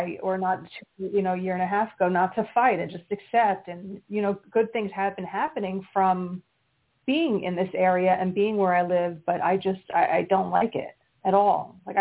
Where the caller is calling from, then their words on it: Pennsylvania, United States; Pennsylvania.